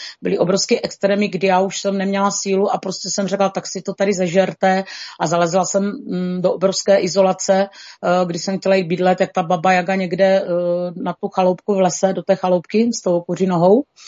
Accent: Přibice, South Moravian Region, Czechia; jsem z Jižní Moravy, kousek od Pálavy, z malé vesnice Přibice, kde působím teda od narození. Je mi 56 let

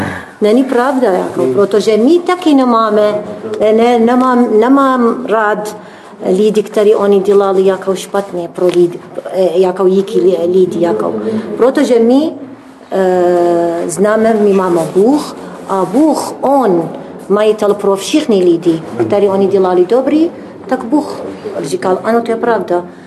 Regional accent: Baghdad, Baghdad Governorate, Iraq

